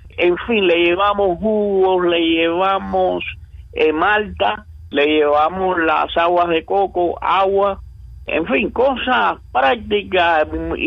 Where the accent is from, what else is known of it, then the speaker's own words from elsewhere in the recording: Cuba; moved away; Yo al menos, que salí en diciembre del 79 de Cuba